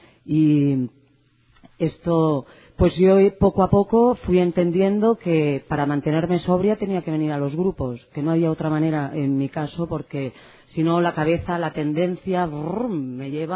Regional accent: Barcelona, Catalonia, Spain; Vengo de Barcelona, hemos venido con unos amigos

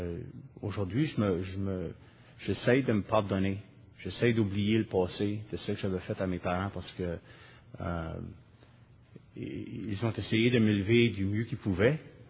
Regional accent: New Brunswick, Canada; accent: Acadian French; Comme Lise, je viens du Nouveau-Brunswick. Je m'en qualifie bien vite, là. Je suis un Acadien. Mon français, c'est un français acadien.

